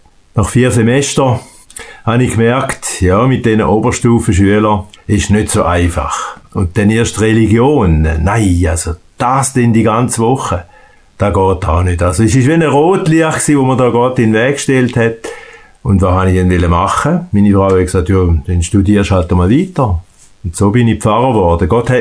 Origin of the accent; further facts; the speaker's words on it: Thurgau, Switzerland; Also, ich bin ein typischer Thurgauer, man merkt das schon an meiner Sprache.